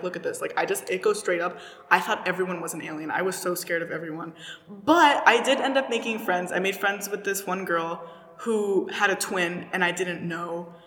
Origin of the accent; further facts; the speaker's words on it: Syria; oh, I'm from Syria.